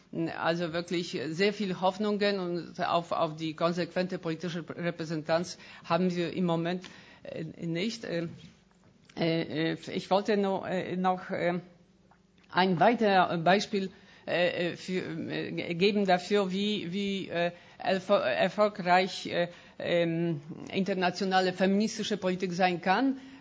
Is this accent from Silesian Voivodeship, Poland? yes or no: no; Kraków, Lesser Poland, Poland; German is a second language; ich komme aus Krakau, aus Polen